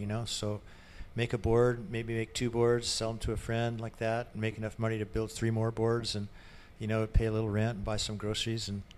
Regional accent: Alameda, California, United States; born there; I was born in the Bay Area. I was born in Alameda. I was born in Alameda, and our whole family was basically living in the Bay Area.

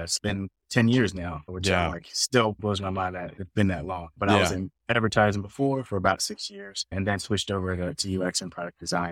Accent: Baltimore, Maryland, United States; I definitely faded out because I grew up in Baltimore. And so soccer wasn't popular at all.

